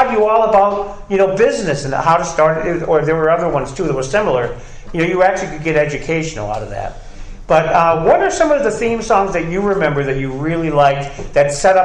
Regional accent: Boston, Massachusetts, United States; Growing up in Boston, Channel 56, one of the UHF stations would run that.

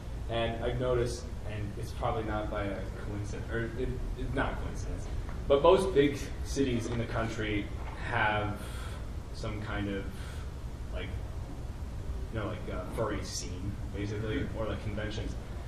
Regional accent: New York, United States; So I'm from New York.

